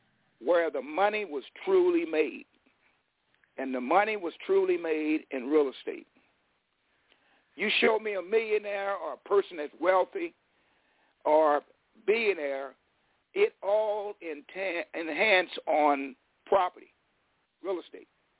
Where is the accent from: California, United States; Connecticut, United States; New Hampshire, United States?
California, United States; Fresno; I grew up in West Fresno, a poverty area where everyone is categorized to fail.